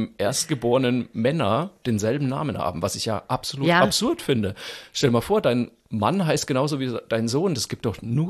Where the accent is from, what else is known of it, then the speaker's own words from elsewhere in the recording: Zeil am Main, Bavaria, Germany; wenn ich in Zeil am Main auftrete, wo ich aufgewachsen bin